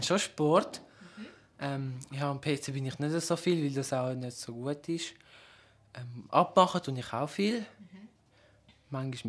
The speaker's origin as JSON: {"language": "German", "country": "Switzerland", "tie": "born there", "said": "Also eigentlich fühle ich mich in der Schweiz schon ein bisschen, ja, es ist schon wohl. Es ist, ja, weil ich auch da geboren bin und mein ganzes Leben da verbracht habe, außer ich gehe in der Ferien in Kosovo."}